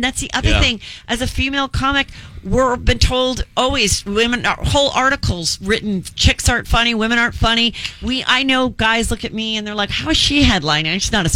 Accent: Los Angeles, California, United States; I grew up in Woodland Hills, Calabasas area of LA.

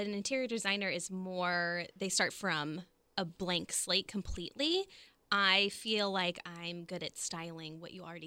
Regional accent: Colorado, United States; also born or lived in North Carolina; now in Jacksonville, United States; Originally North Carolina, and then grew up in Colorado.

